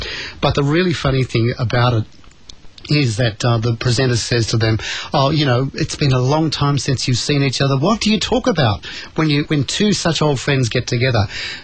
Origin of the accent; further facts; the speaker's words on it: New South Wales, Australia; growing up on the North Coast, getting to Sydney, it was, you know, just a little bit too much to ask.